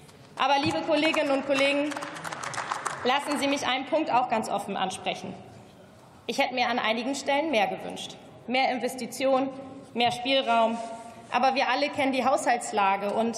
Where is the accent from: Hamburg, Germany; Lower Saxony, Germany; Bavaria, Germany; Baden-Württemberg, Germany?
Lower Saxony, Germany; damit kenne ich mich als Niedersächsin aus.